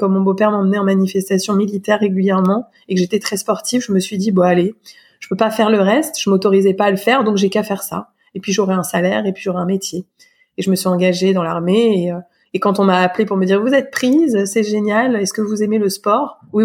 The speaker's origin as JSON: {"language": "French", "town": "Surgères", "region": "Nouvelle-Aquitaine", "country": "France", "tie": "born or raised there", "said": "J'ai grandi dans une ville qui s'appelle Surgères, en Charente-Maritime, près de La Rochelle, de 6 ans à 19 ans, dans une fratrie de 5 enfants."}